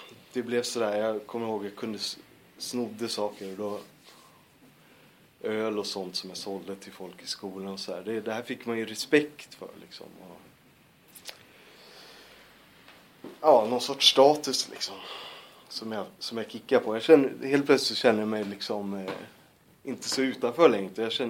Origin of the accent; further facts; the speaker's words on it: Stockholm, Stockholm County, Sweden; hon fick någon lägenhet i alla fall i Blackeberg. Där jag växte upp till större delen med henne så här. Men också hos min mormor, hos mina mostrar